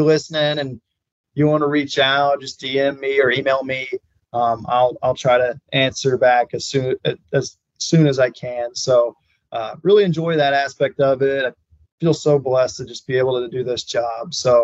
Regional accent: Texas, United States; Yeah, so I think I mentioned I'm from Texas. I grew up in the Dallas-Fort Worth area. Consider myself a loud and proud Texan. So I don't really have the accent

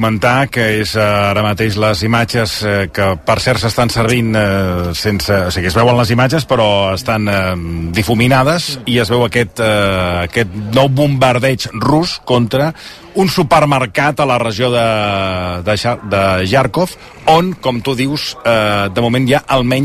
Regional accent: Barcelona, Catalonia, Spain; soc de Barcelona.

